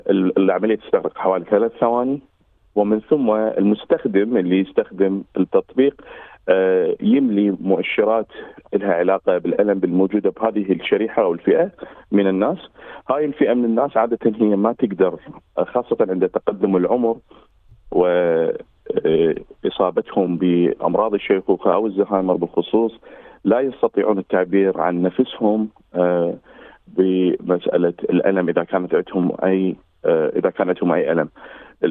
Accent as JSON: {"language": "Arabic", "town": "Baghdad", "region": "Baghdad Governorate", "country": "Iraq", "also_born_or_lived": "Jordan", "moved": "as an adult", "lives_now": "Perth, Australia", "said": "جئت أنا من العراق، وصلت كلاجئ بسبب الظروف اللي كان يمر بها البلد في تلك الأثناء. أنا كنت طالب في كلية الطب الجامعة المستنصرية في بغداد، ناجح من الصف الثاني إلى الصف الثالث، وغادرت العراق"}